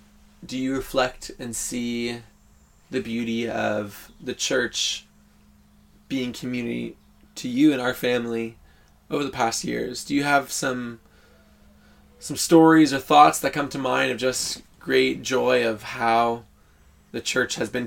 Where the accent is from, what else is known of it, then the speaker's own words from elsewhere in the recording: Orillia, Ontario, Canada; where we grew up in Orillia, there was a good traction of hunting